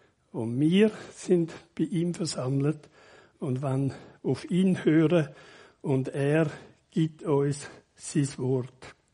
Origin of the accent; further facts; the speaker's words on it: Switzerland; als Schweizer, also ich denke zuerst einmal als Rütli, oder?